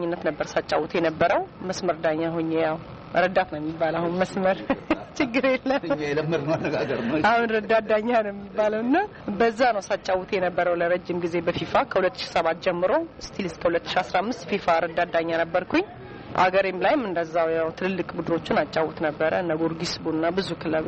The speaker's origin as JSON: {"language": "Amharic", "town": "Adama", "region": "Oromia", "country": "Ethiopia", "tie": "born or raised there", "said": "ናዝሪት ነው ተወልጄ ያደግኩት፣ ናዝሪት ነው እኔ።"}